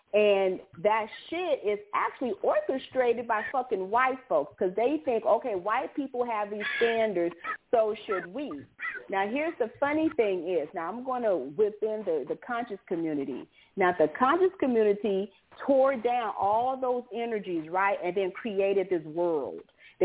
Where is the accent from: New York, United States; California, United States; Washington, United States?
California, United States; San Francisco; Now, Sandy and I, we're both from San Francisco. I understood in San Francisco, if you were built a certain way, you were in a certain subculture in the gay community.